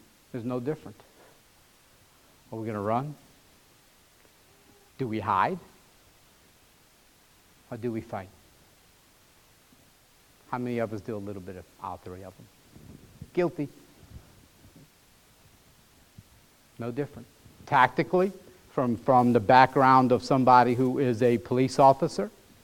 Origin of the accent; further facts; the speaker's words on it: Louisiana, United States; I'm from Louisiana.